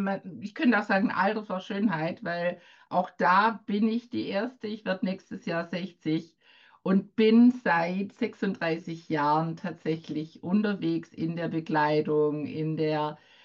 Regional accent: Baden-Württemberg, Germany; born there; now in Ludwigshafen, Germany; bei Mannheim, Ludwigshafen, wohne jetzt seit über 30 Jahren auch hier, bin aber eine gebürtige Schwäbin von der Schwäbischen Alb und auch noch wichtig, ich bin eine Bauerntochter.

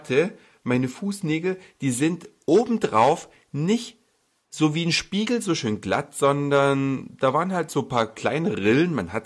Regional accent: Hamburg, Germany; Und als Hamburger hat man es deswegen schon manchmal ein bisschen satt und denkt, schon wieder Feuerwerk.

